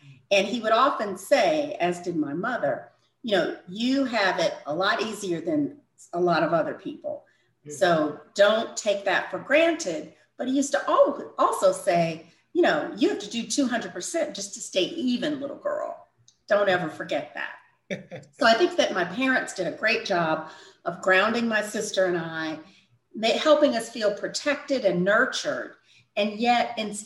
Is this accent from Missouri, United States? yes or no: yes; St. Louis, Missouri, United States; born and raised in St. Louis, Missouri. Raised, educated, and started my professional life there.